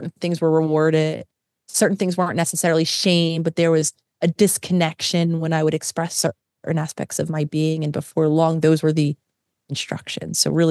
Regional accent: Philadelphia, Pennsylvania, United States; also born or lived in New York; I mean, I was born and raised in Philadelphia, very much an urban environment, and I loved everything about a city.

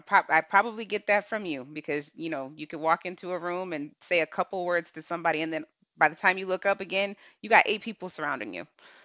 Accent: Hartford, Connecticut, United States; And my style is not like, you know, how we grew up in Hartford.

